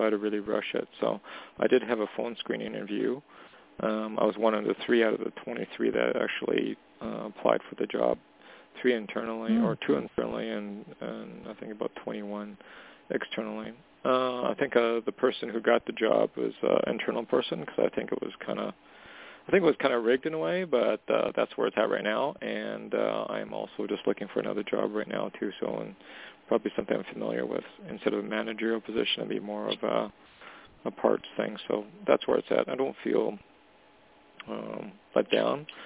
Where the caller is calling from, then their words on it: Alberta, Canada; calling from Canada.